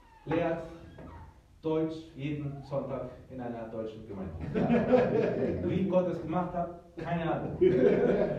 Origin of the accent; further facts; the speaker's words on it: Peru; now in Germany; Aber ich wurde in Peru geboren, aufgezogen worden. Mein Vater ist Deutscher.